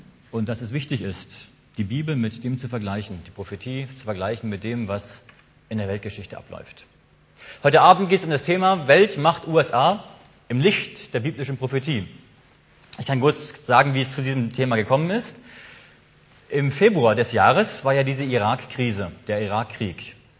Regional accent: Hamburg, Germany; now in Heilbronn, Germany; Ich stamme ursprünglich aus Hamburg. Ich bin also ein Nordlicht, komme von ganz dort oben.

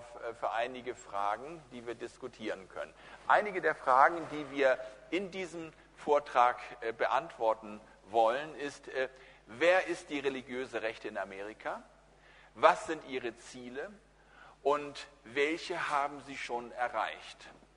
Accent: Germany; Und ich sage das ganz bewusst auch als Deutscher. Ich bin zwar nach dem Krieg geboren

